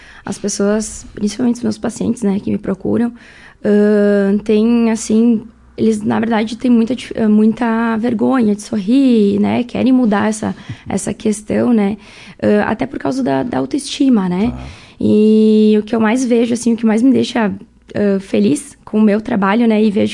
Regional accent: Marau, Rio Grande do Sul, Brazil; born there; Sim, sou nascida aqui em Marau mesmo. Sou.

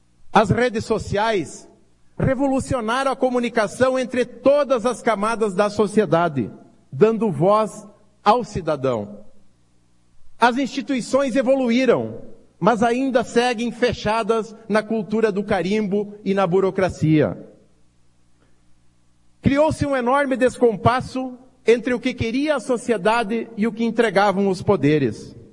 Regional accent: Santo Augusto, Rio Grande do Sul, Brazil; a comitiva lá da minha cidade de Santo Augusto e de várias regiões do Estado

